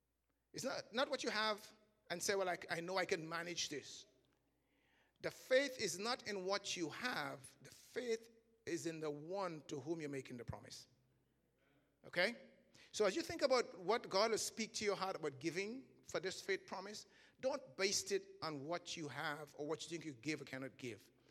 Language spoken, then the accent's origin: English; Trinidad & Tobago; So I'm from Trinidad. That's in the Caribbean, not Colorado.